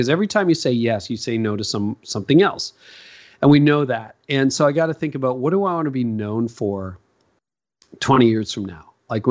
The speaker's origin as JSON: {"language": "English", "country": "Canada", "said": "I'm a Canadian, so, you know, Canadians are known for being nice."}